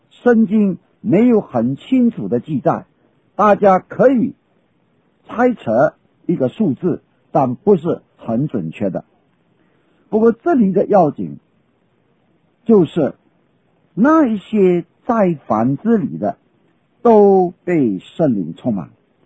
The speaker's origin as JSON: {"language": "Chinese", "town": "Xinghua", "region": "Fujian", "country": "China", "first_language": "Xinghua", "second_language": "Chinese", "said": "比方说我今天我的母语是讲兴化话，福建的兴化"}